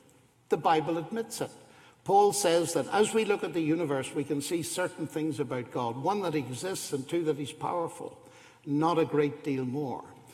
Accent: Northern Ireland, United Kingdom; I come from Northern Ireland

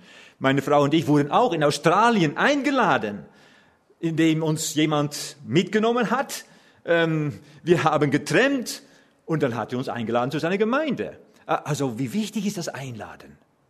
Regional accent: Netherlands; German is a second language; Ich bin Holländer und das muss ich auch vorweg sagen.

